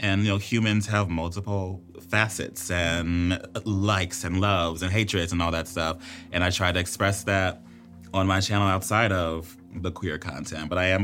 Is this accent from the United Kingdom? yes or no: no; Los Angeles, California, United States; I'm very much in a bubble. I'm born and raised in Los Angeles. I have a very accepting family.